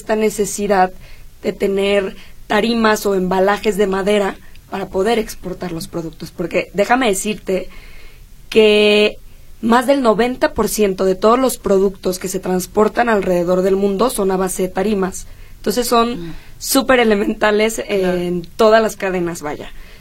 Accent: Ciudad Guzmán, Jalisco, Mexico; Yo soy de Ciudad Guzmán, estamos al sur de Jalisco

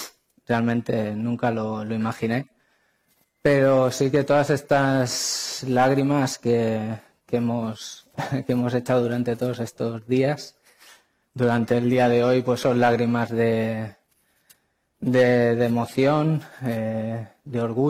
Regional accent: Albacete, Castilla-La Mancha, Spain; Como sabéis, mis primeros pasos son en Albacete, mi tierra.

